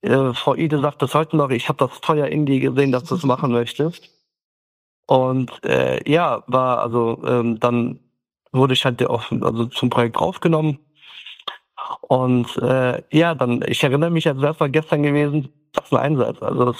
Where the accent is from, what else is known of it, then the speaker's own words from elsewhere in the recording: Kars, Kars Province, Turkey; German is a second language; now in Germany; Wir kommen ja aus der Grenze Armenien, aus Kars 36.